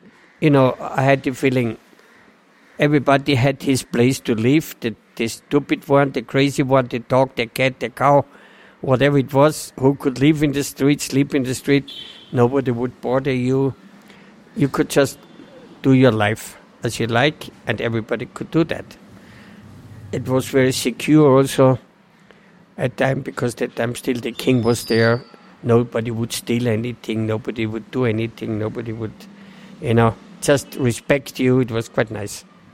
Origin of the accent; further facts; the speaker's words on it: Austria; I'm from Austria and 66 years old.